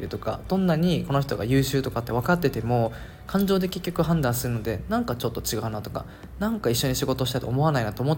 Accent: Okinawa, Japan; 大学生だったんですけど、6年前とかですかね、神奈川にいた時みんな優しいんですよ。僕沖縄から来たので、

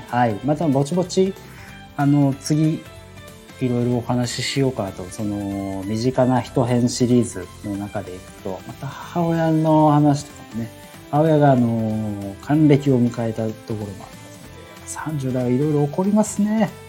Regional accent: Shirakawa, Fukushima, Japan; 本当に僕自身は、白川で育ってはいるんですけども、本当にゆかりがあるというか、福島のね、そこで就労小期はね、育った部分もありますし

